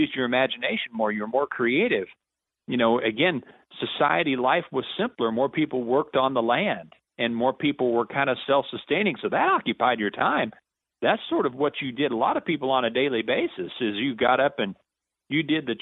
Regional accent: Cahokia, Missouri, United States; the simplification of life reminds me of growing up in Cahokia, Missouri, in the northeast corner.

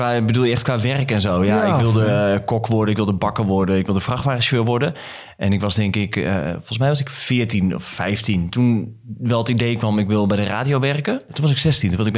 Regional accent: Emmen, Drenthe, Netherlands; moved away as an adult; now in Hilversum, Netherlands; Ik kwam inderdaad uit Emmen en 23 ging naar Hilversum. Daar ging ik wonen, ook om daar te kunnen werken.

